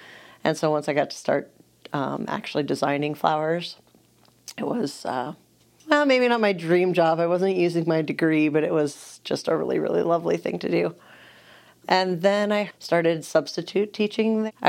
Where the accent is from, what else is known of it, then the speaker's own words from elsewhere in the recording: Minnesota, United States; I grew up in Minnesota in a family of five kids. I'm the second oldest. And I grew up in a really small community of church and attached school where I attended from K through 12.